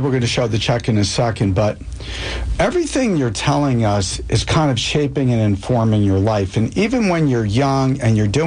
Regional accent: Springfield, United States; But I grew up in Springfield. I was a Chisholm Chicken. So shout out to my buddies in Springfield

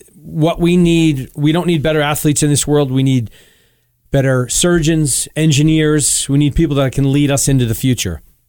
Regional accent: Denville, New Jersey, United States; Born and raised in Denville, New Jersey. Went to Marsh Knowles High School, graduated in 1981, so you guys can figure out my age from there.

